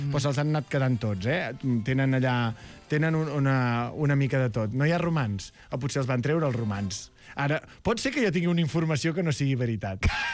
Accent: Lleida, Catalonia, Spain; Tu vas pel món i dius, soc de Lleida. I ho saben.

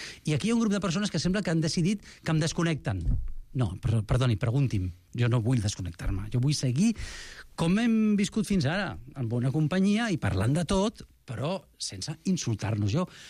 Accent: Barcelona, Catalonia, Spain; I la meva mare va venir de Granada al barri del costat, que és la Trinitat Nova. Per tant, jo sóc d'aquí, jo sóc català, jo sóc espanyol

